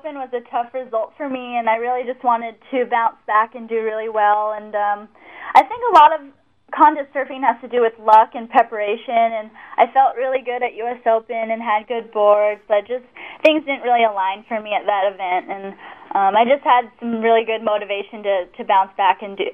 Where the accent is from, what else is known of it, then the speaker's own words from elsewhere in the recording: Kauai, Hawaii, United States; I think, well, growing up on Kauai, I've been surrounded by such awesome surfers like the Irons Brothers and Keala Kenley and Rochelle